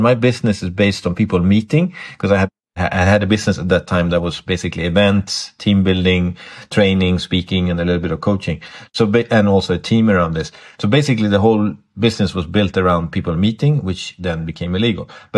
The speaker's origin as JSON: {"language": "English", "country": "Sweden", "said": "basically move back to Sweden, my home country, and start from scratch."}